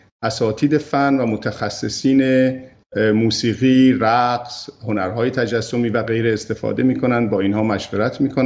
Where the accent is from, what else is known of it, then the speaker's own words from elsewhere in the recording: Iran; now in Canada; و ما هم ایرانی هستیم اینجا